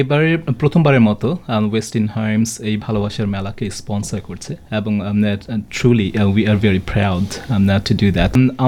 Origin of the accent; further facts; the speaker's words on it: Bangladesh; আমরা যারা বাংলাদেশে বড় হয়েছি, যেই কালচারে বড় হয়েছি